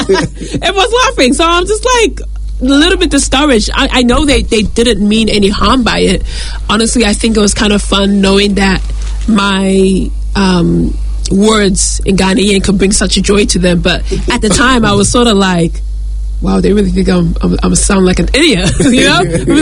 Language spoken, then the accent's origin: English; New Zealand; I was raised in New Zealand